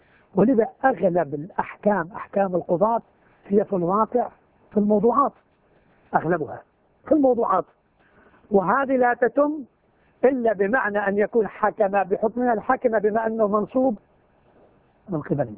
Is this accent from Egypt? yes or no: no; Lebanon; قلنا لا يا عم نحن لا ربط، نحن لبنانيين،